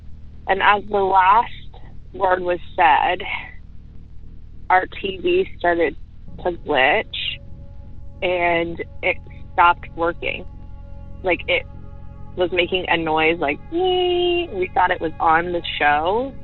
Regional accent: Illinois, United States; I'm from Central Illinois.

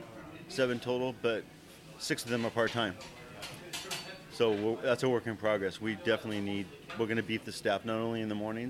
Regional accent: California, United States; even though we're kind of outsiders because we come from California, our house is 6.5 minutes away.

